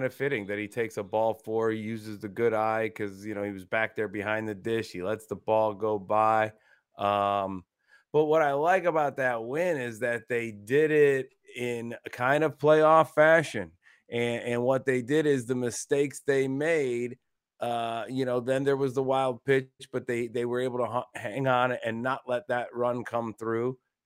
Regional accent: Ohio, United States; now in Tampa, United States; even as a kid growing up in Ohio

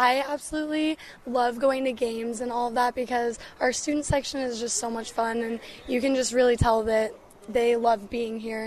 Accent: Saratoga Springs, Utah, United States; So I actually am from Utah County, so I'm from Saratoga Springs.

